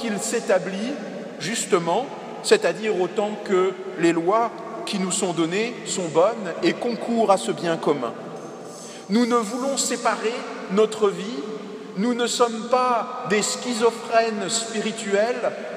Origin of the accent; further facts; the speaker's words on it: Paris, Île-de-France, France; il faut toujours rester modeste, même quand on est parisien, et je parle pour moi, évidemment